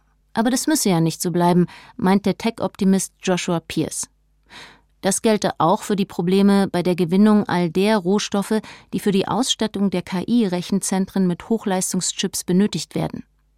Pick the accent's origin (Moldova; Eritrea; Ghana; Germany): Ghana; Ich komme aus Ghana, ich kenne diese Deponien.